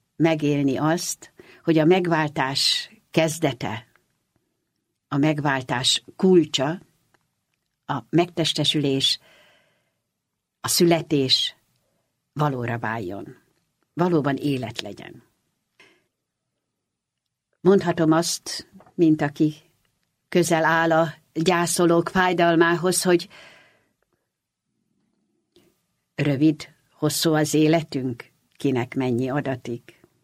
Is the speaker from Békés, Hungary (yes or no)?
no; Budapest, Hungary; Egy egyszerű óbudai családból származom, kis másfél szobás lakás és a 7 emberke, szüleim, testvéreim, özvegy nagymamám